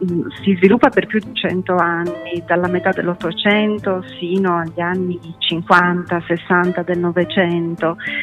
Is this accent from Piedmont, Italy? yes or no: no; Sardinia, Italy; noi come sardi e Sardegna eravamo visti come un esotismo della porta accanto